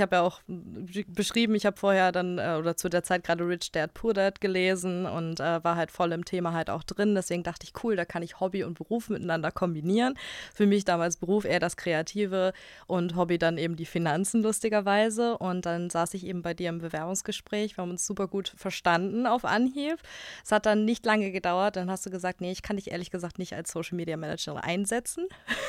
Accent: Kiel, Schleswig-Holstein, Germany; ich bin 28 Jahre alt, ich komme aus Kiel

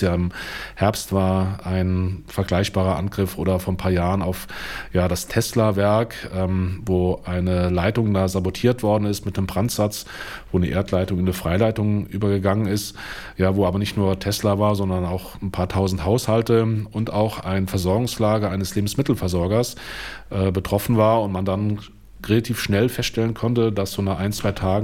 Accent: North Rhine-Westphalia, Germany; jetzt kommen wir ja beide aus dem Rheinland

